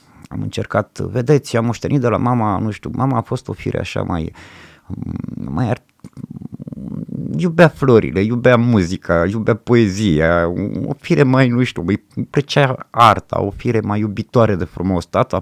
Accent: Ploiești, Prahova, Romania; born there; now in Timișoara, Romania; M-am născut în Ploiești, încerc să-mi caut locul

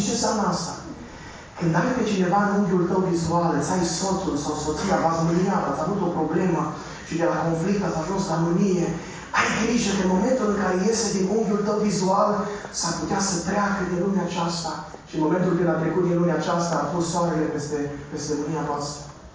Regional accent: Transylvania, Romania; Eu sunt ardelean și nu eram obișnuit cu expresia asta.

